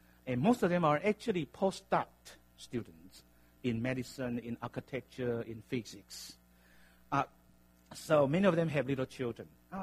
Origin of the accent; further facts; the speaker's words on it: Taiwan; English is a second language; now in United States; because I'm originally from Taiwan. I mean, I've been in the States for almost 30 years